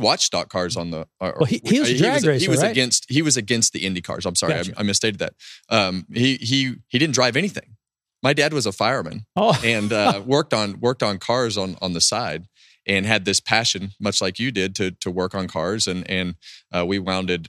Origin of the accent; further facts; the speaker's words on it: Bakersfield, California, United States; And I grew up the same way. I grew up in Bakersfield.